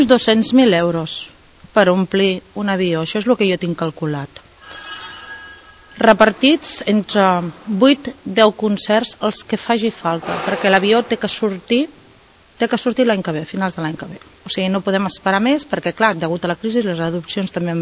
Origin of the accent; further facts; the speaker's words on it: Catalonia, Spain; sóc catalana